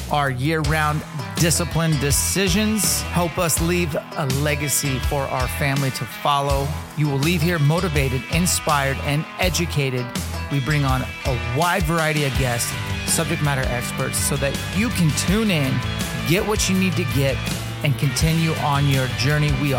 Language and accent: English; Washington, United States; So we're talking to a guy who's basically a farmer in my home state of Washington